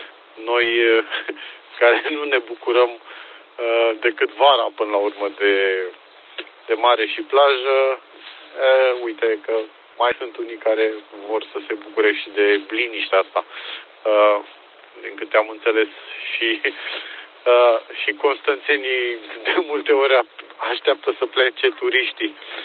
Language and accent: Romanian; Pitești, Argeș, Romania; Păi, din Pitești. Eu sunt din Pitești.